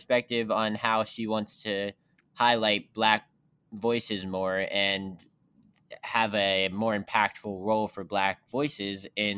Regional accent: West Virginia, United States; But I am from West Virginia.

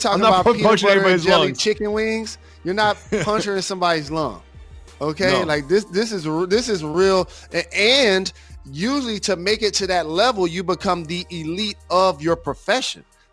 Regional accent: Michigan, United States; Growing up in Michigan, one of the signature amusement parks in the country is called Cedar Point.

